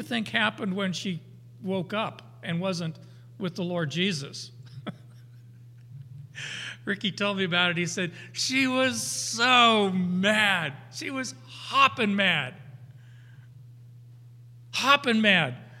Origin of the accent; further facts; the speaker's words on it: Arizona, United States; I grew up in Arizona. We swam all the time.